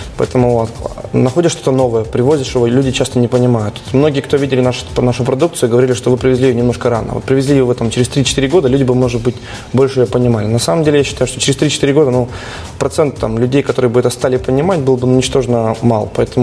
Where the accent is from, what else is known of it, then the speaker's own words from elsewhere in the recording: Bishkek, Kyrgyzstan; born there; Я вообще родился на Востоке, в Кыргызстане.